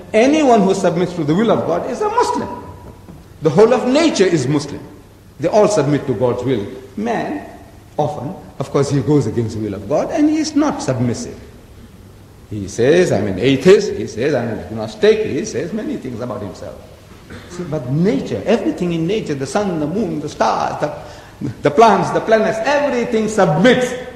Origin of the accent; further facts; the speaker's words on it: South Africa; You see, in my country, I come from South Africa.